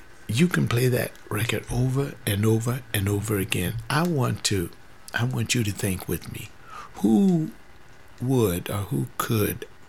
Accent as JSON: {"language": "English", "country": "United States", "said": "And unfortunately, I am American."}